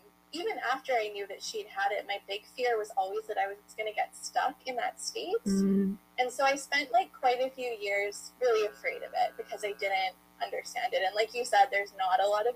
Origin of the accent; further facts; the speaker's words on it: Saskatchewan, Canada; I'm from Canada, Saskatchewan specifically